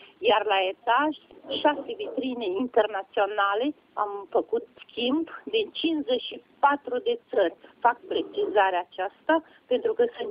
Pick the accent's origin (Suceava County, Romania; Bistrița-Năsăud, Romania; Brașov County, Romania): Suceava County, Romania; Moldovița; M-am născut aici, în Moldovița. De mic am lucrat ouă.